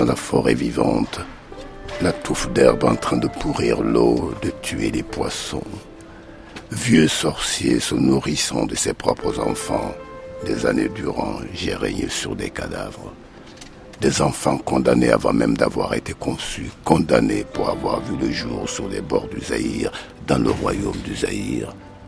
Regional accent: Abengourou, Comoé, Côte d’Ivoire; comme on dit chez nous, de ma ville natale de l'Indénié à Ben Gourou

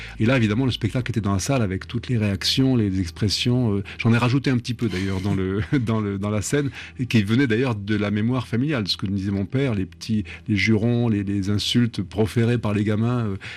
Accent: Algiers, Algiers Province, Algeria; born there; mon père est né à Bellecour, je suis né à Bellecour.

